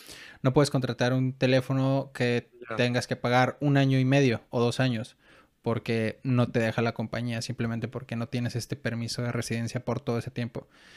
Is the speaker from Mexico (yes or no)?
yes; Mexico; Sí, pero como mexicanos sí